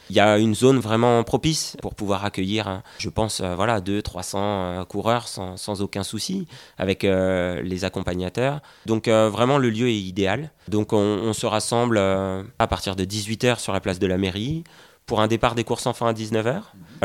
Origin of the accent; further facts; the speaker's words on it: Grand Est, France; nous, on vient de Champagne-Ardenne, on n'est pas basalpin.